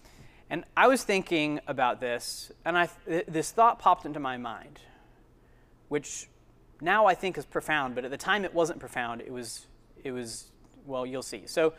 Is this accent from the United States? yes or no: yes; Wichita, Kansas, United States; also born or lived in Ames, Iowa; now in Texas, United States; But I'm not from Texas. I was born in Ames, Iowa. I come from a Christian family, and so I kind of a typical Protestant, Midwestern American kind of background. When I was five, my family moved to Wichita, Kansas.